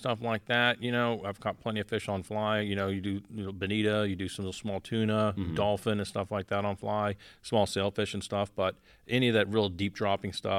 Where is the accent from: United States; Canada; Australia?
United States; Miami, Florida; And I was like, growing up in Miami, that is the boat.